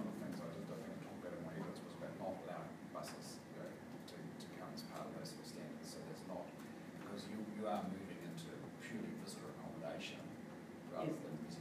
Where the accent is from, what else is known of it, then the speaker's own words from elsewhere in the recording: Taupo, Waikato, New Zealand; Yeah, well, Taupo's my hometown, and there's many streets you drive around there where entire streets are on holiday homes.